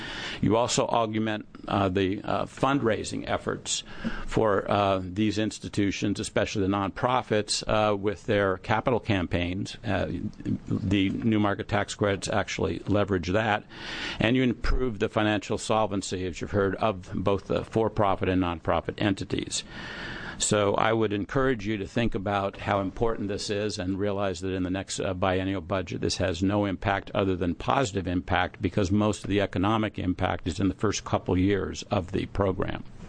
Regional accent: Oregon, United States; I grew up in Oregon

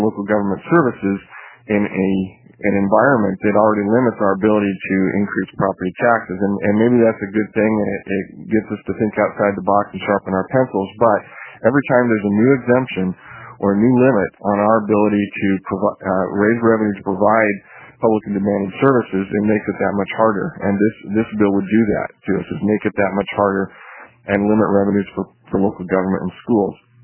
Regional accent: Oregon, United States; I am from Yamhill County, which is right in the heart of wine country.

